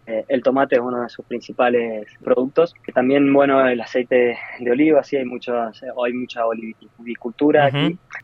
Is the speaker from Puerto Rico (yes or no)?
no; Argentina; moved away; mi objetivo es volver a Argentina. Es de donde soy, de donde está mi cultura, mi familia, mis amigos, de donde vengo